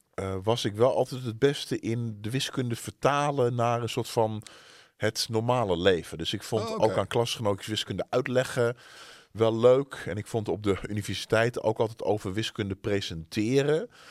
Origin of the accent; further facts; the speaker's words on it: Alkmaar, North Holland, Netherlands; born there; Geboren in Alkmaar.